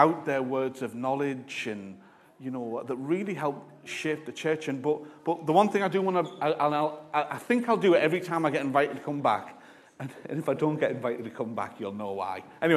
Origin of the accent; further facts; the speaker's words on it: Middlesbrough, North East England, United Kingdom; I came from Middlesbrough, but was with YWAM initially